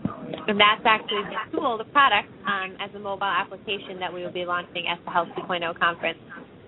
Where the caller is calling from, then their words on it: California, United States; I'm calling in from the Bay Area myself.